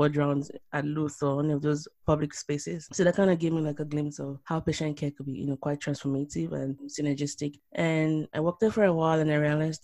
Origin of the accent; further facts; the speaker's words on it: Lagos, Nigeria; It's a Yoruba name. I was born and bred in Nigeria. Lived in Lagos and then went to Oyo for high school, Federal Government Girls College Oyo.